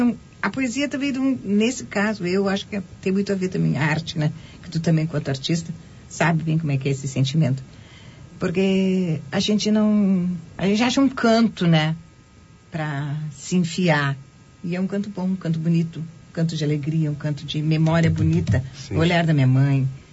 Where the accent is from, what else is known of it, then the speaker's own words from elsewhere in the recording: Bagé, Rio Grande do Sul, Brazil; Sim, sou de Bagé.